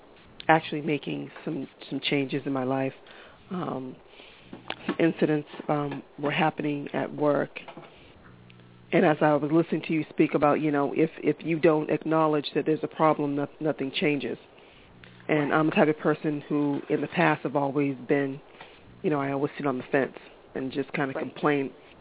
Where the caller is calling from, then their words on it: Massachusetts, United States; I'm calling from Massachusetts.